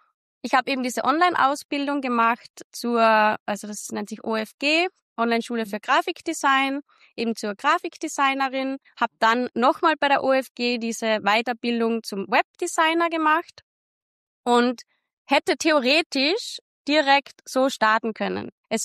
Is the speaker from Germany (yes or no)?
no; Austria; now in Portugal; bin ursprünglich aus Österreich, lebe aber heute schon seit vielen Jahren, seit circa 8 Jahren in Portugal